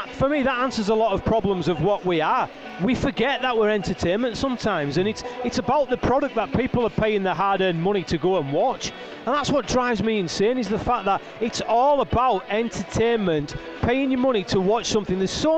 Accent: Whitehaven, North West England, United Kingdom; I can always remember wanting to play rugby for Whitehaven because that was my hometown team.

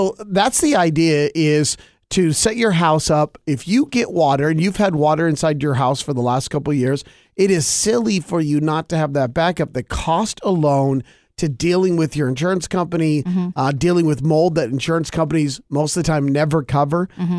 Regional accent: Colorado, United States; I'm from Colorado, I don't have problems driving in the snow.

